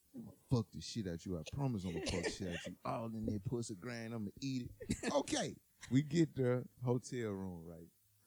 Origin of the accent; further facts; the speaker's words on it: Memphis, Tennessee, United States; First of all, I'm from South Memphis.